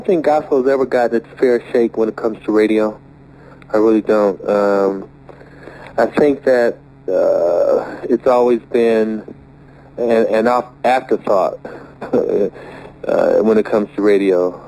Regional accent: Detroit, Michigan, United States; No, we were all born and raised in Detroit.

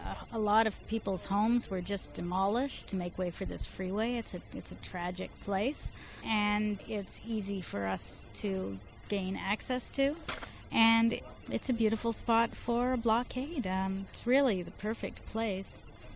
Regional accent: Vancouver, British Columbia, Canada; I'm from East Vancouver. I live there.

